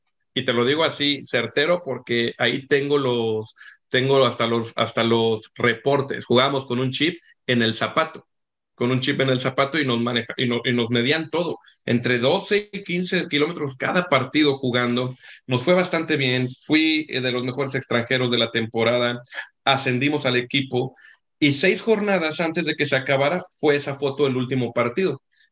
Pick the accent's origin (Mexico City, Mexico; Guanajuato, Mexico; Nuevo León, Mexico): Guanajuato, Mexico; León; born there; also born or lived in Guadalajara; mi acta de nacimiento dice que soy de Guadalajara. Oficialmente soy de Guadalajara, esa es la realidad, pero en realidad nací en León. Pero mi familia, mis papás, mis hermanos, mis tíos, todos mis primos, mis abuelitos están en Guadalajara